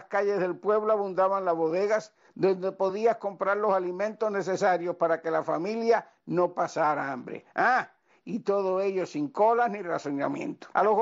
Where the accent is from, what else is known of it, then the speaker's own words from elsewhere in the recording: Cuba; los ciclones que viví en Cuba, niño o adolescente, y me parece ver las tres ferreterías de mi pueblo